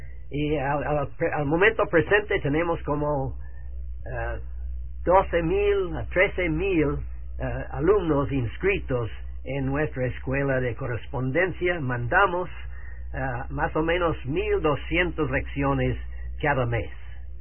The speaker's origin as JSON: {"language": "Spanish", "country": "Canada", "moved": "yes", "lives_now": "Santo Domingo, Dominican Republic", "said": "Yo soy de Canadá, canadiense, y he pasado 50 años, más de 50 años en la República Dominicana, los últimos 40 años de estos en Santo Domingo, la capital."}